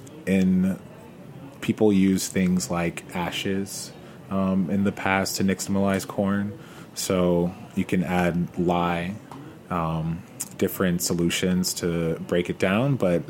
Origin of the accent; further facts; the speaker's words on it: Georgia, United States; So I am from Georgia, and I went to the Republic of Georgia for the second time.